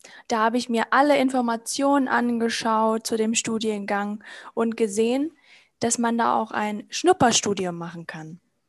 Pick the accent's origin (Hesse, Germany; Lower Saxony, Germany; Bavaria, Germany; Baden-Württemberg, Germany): Lower Saxony, Germany; Hanover; born there; Gebürtig komme ich aus Hannover